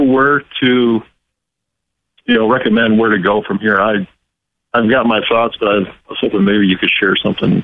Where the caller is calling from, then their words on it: Detroit, Michigan, United States; I'm calling from Detroit.